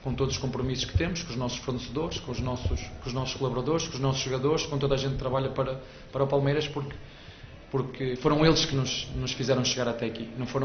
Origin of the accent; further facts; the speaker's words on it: Portugal; vocês sabem que nós também somos portugueses